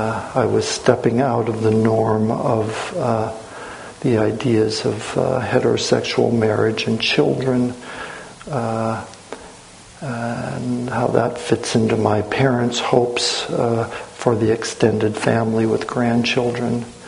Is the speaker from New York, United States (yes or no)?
no; California, United States; I grew up around here. I mean, I grew up on the Central Coast, and I went to college here, you know, in the shadow of San Francisco.